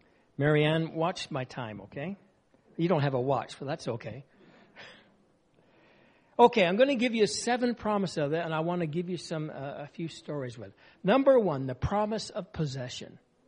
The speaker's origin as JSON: {"language": "English", "country": "Canada", "said": "unfortunately, sometimes we're Canadian."}